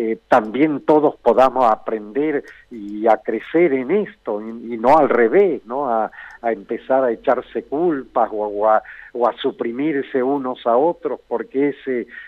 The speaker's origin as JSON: {"language": "Spanish", "country": "Argentina", "said": "ni como argentinos, ni como hombres que realmente queremos respetar lo humano"}